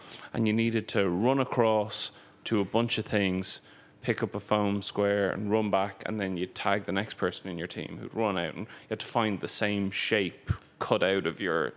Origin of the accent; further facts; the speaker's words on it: Wicklow, Leinster, Ireland; Well, that was always a big thing when I was growing up in Wicklow.